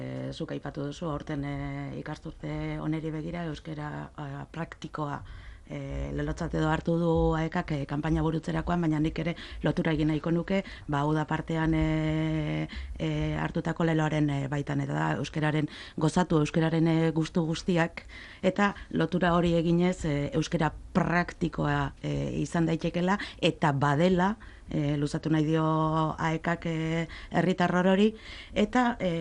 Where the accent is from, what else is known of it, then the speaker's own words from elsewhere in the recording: Colombia; Basque is a second language; also born or lived in Mexico; now in Spain; Ez, kolombiarra naiz.